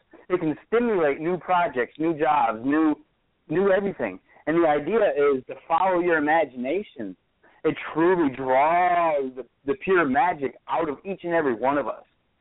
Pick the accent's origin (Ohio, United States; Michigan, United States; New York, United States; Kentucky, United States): Michigan, United States; Detroit; now in Texas, United States; You know, I moved to Texas from Detroit, Michigan, and I had an uncle who knew a few people who were inventors